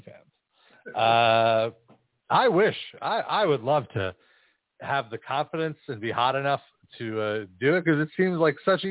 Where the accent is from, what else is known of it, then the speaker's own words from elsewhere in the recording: Brooklyn, New York, United States; because we're actually from Brooklyn, and you kind of added our Brooklyn perspective on these Goombas.